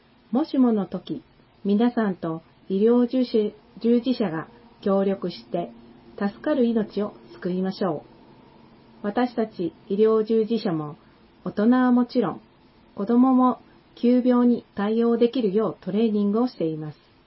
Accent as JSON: {"language": "Japanese", "town": "Osa", "region": "Okayama", "country": "Japan", "tie": "born or raised there", "said": "大佐出身です。生まれてこの方22年、生まれも育ちも大佐で大自然の中で育ちました。"}